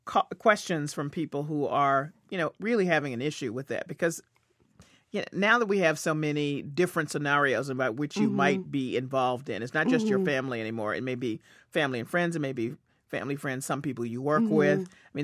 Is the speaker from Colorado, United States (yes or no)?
no; Memphis, Tennessee, United States; I grew up in Memphis. I didn't know what this was